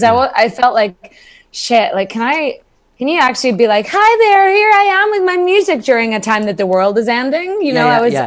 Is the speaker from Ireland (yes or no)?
yes; Ireland; I'm from Ireland